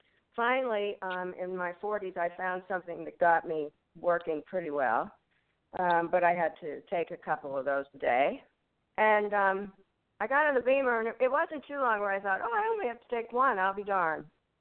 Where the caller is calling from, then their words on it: Lexington, Kentucky, United States; I'm feeling fabulous. … from Lexington, Kentucky.